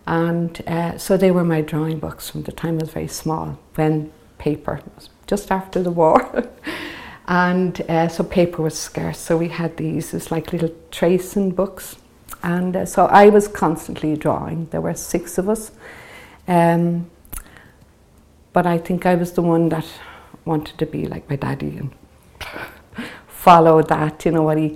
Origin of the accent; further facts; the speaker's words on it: Dublin, Leinster, Ireland; I was born at the second lock, Grand Canal, just where the Lewis Line stops now. And so I was there for 7 years.